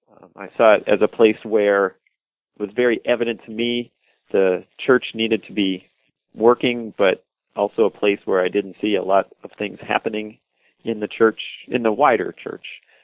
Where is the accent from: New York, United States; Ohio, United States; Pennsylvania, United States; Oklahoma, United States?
Pennsylvania, United States; Pittsburgh; also born or lived in Donora, United States; I grew up in the suburbs of Pittsburgh. My dad is a Lutheran minister, and we moved to a small town